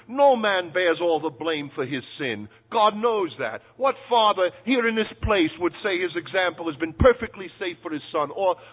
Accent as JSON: {"language": "English", "town": "Brighton", "region": "New York", "country": "United States", "tie": "born or raised there", "said": "I grew up in Brighton, right near Brighton Beach."}